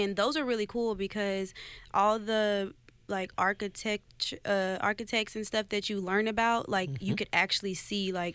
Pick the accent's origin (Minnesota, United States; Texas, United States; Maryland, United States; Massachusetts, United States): Texas, United States; I'm from Texas, so you learn that people speak Spanish differently, you know, in other parts of the world.